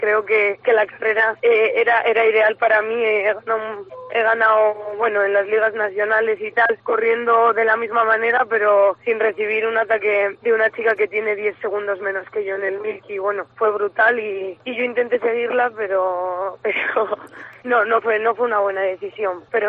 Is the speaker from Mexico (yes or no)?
no; Palencia, Castile and León, Spain; desde que nací, bueno, dio la casualidad que era Navidad y estaba allí, pero mis padres ya vivían en Palencia. Siempre he vivido en Palencia y Palencia es mi casa y, por supuesto, me siento palentina.